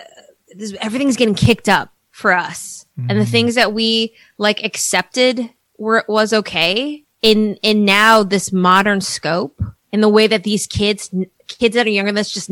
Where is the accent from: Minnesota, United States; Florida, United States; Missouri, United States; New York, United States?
Minnesota, United States; My growing up in Minnesota was that assimilation.